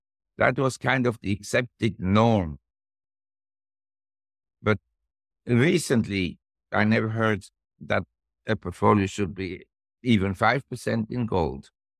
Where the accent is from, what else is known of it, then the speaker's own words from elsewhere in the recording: Zurich, Switzerland; I come from Zurich in Switzerland.